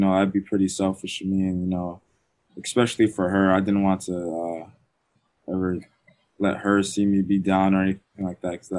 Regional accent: Orlando, Florida, United States; No, I grew up in Florida. My mom was born in Jamaica

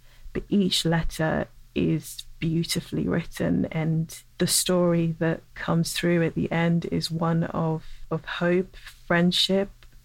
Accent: England, United Kingdom; I had to confront a lot of my own feelings around race as a dark-skinned Black woman growing up in England

